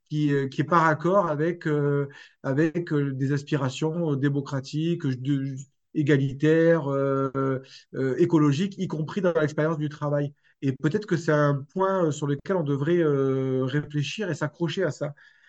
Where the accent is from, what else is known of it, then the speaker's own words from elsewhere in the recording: Marseille, Provence-Alpes-Côte d'Azur, France; Moi aussi, je suis Marseillais, mais je ne comprends rien du tout au foot.